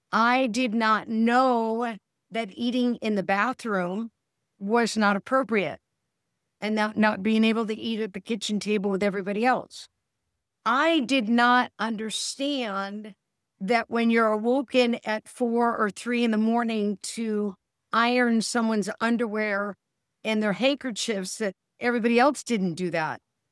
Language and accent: English; United States; now in Southwest Florida, United States; I'm from the United States. I live in Southwest Florida